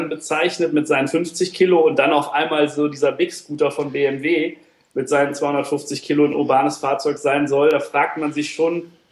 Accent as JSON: {"language": "German", "town": "Troisdorf", "region": "North Rhine-Westphalia", "country": "Germany", "said": "ich komme aus Troisdorf. Das ist bei, ja, eher ist es bei Bonn als bei Köln. Es liegt genau zwischen Köln und Bonn. Bisschen näher an Bonn."}